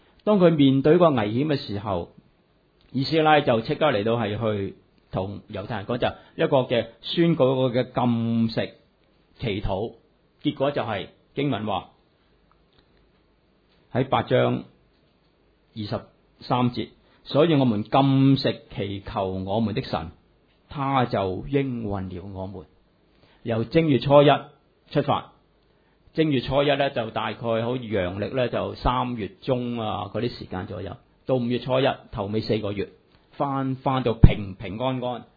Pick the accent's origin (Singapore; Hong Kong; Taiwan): Hong Kong; 这个我们香港人就很好识的了，因为我们通常都是有些亲戚去了加拿大，去了美国，去了英国，去了澳洲纽西兰